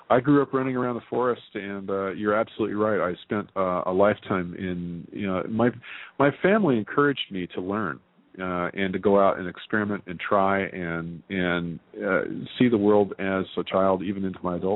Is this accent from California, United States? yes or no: yes; Paradise, California, United States; I grew up in the Sierra Nevadas in a town called Paradise, and you probably saw it. It actually mostly burned down here a couple of years ago.